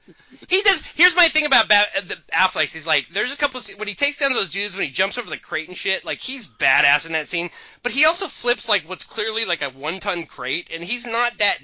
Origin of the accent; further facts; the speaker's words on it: Huntington Beach, California, United States; Well, I grew up in Huntington Beach